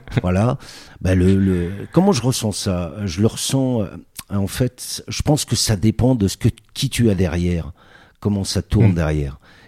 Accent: Paris, Île-de-France, France; Alors pour ma part, moi je viens de Paname, je suis parisien, je suis né à Pigalle.

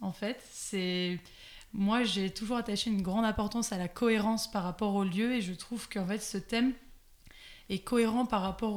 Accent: Nantes, Pays de la Loire, France; Enfin, moi, je suis originaire de Nantes à la base.

